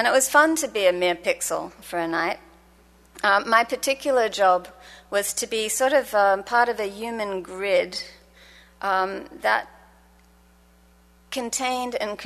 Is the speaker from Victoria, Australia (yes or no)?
no; Sydney, New South Wales, Australia; my hometown of Sydney.